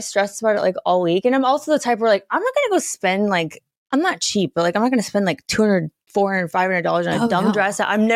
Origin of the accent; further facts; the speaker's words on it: California, United States; I'm from Northern California.